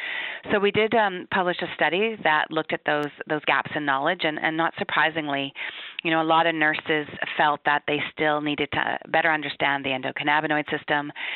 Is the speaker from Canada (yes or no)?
yes; Canada; as a Canadian